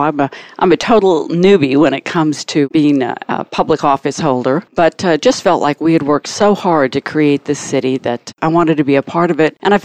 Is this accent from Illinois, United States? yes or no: yes; Illinois, United States; now in Atlanta, United States; Well, I've lived all my adult life in the Atlanta area, probably 40-some years. I grew up in Illinois, but came here in the 70s.